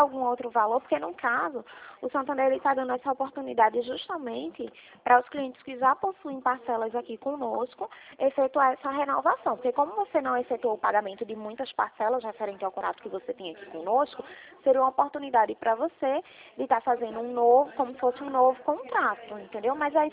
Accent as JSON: {"language": "Portuguese", "town": "Recife", "region": "Pernambuco", "country": "Brazil", "said": "Não, na verdade eu sou daqui de Recife"}